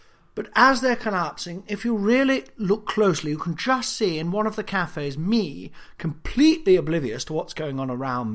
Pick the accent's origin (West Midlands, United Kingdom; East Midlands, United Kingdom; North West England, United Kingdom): East Midlands, United Kingdom; Nottingham; I'm from Nottingham, for fuck's sake.